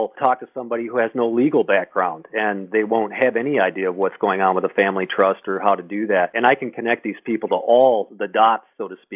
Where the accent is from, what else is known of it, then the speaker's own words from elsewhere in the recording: Michigan, United States; now in California, United States; I'm originally from Michigan and came out to California about 20 years ago